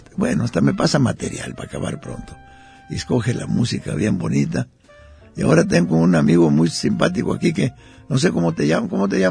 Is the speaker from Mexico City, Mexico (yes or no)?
no; Puerto Vallarta, Jalisco, Mexico; somos vallartenses, orgullosos vallartenses, privilegiados vallartenses de vivir en este paraíso que es nuestra ciudad. Y también somos mexicanos